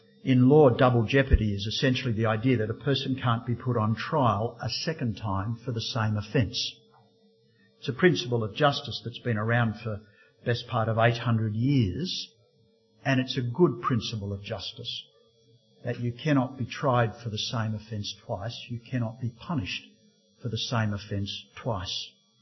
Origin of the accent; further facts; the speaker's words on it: Port Macquarie, New South Wales, Australia; I went to a canvas crusade that used to be held where I grew up in Port Macquarie, down on the river.